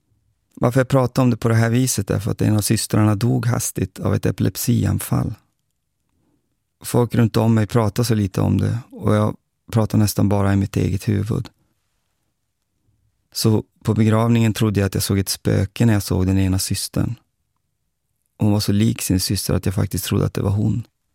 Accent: Luleå, Norrbotten County, Sweden; Jag växte upp i Luleå under 80- och 90-talet, en arbetarstad i Norrbotten.

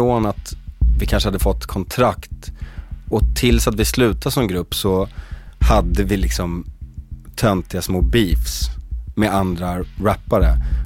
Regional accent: Lidingö, Stockholm County, Sweden; jag är från Lidingö då

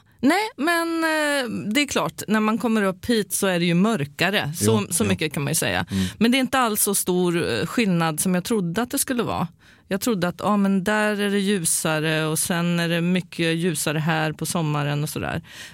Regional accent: Sweden; Men sen är jag också jättesvensk. Jag är ju svensk.

